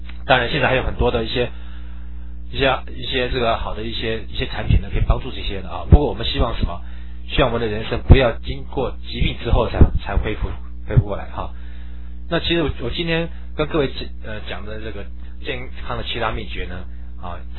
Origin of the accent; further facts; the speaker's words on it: China; 所以我们中国人很喜欢用什么，用补的方式。